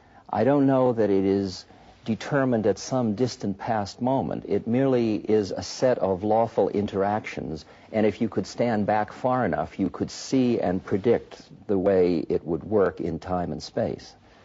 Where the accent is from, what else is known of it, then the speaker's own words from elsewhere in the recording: Boston, Massachusetts, United States; And I grew up in the United States, in Boston.